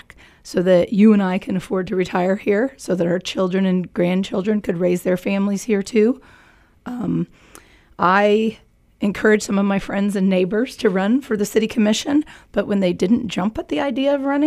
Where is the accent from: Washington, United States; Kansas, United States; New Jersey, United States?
Kansas, United States; Emporia; I was born and raised here in Emporia. My husband and I returned home 14 years ago to raise our daughter here